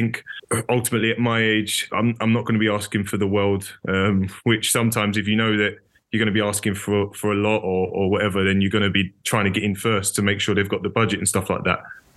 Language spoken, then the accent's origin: English; Leyton, London, United Kingdom; the only club I've wanted to play for him is Leyton Orient, just because it's my hometown team.